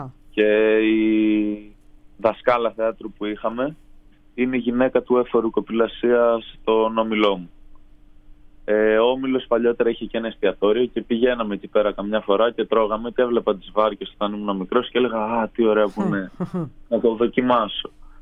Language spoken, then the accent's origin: Greek; Athens, Attica, Greece; Καταγωγή έχω από ένα χωριό κοντά στο Βόλο, Ελέος λέγεται, mm-hmm. αλλά γεννήθηκα και μεγάλωσα στην Αθήνα.